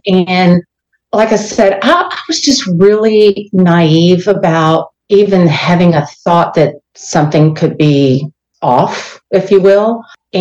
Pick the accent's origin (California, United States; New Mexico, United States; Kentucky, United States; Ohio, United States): Kentucky, United States; because I knew my family, we grew up in Kentucky.